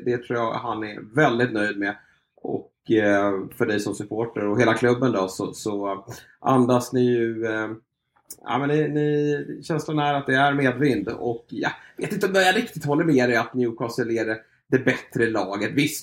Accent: Sweden; Men för mig som svensk så var det såklart hade varit en krydda med honom från start.

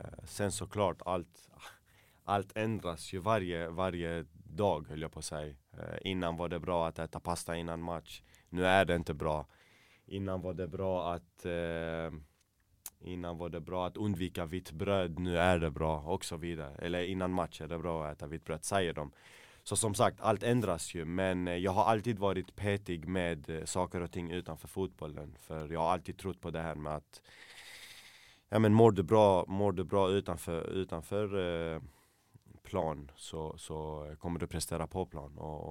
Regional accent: Malmö, Skåne, Sweden; now in Landskrona, Sweden; Nej, men jag är ju född och uppväxt i Malmö, så man känner en del människor som man kallar för vänner.

